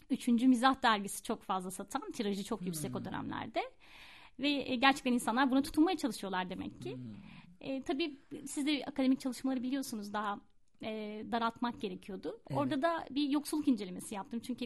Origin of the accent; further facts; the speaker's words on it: Istanbul, Turkey; born there; aslında annem babam Sivaslı, ben ama Üsküdar doğumluyum.